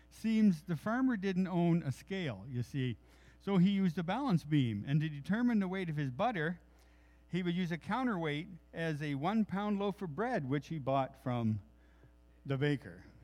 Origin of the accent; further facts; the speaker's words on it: East Coast, United States; accent: East Coast; I just think that today it's a good thing I lost my East Coast accent.